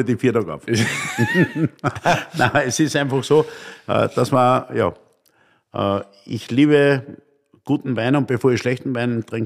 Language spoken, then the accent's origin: German; Upper Austria, Austria; Aber ich bin ein waschechter Oberösterreicher.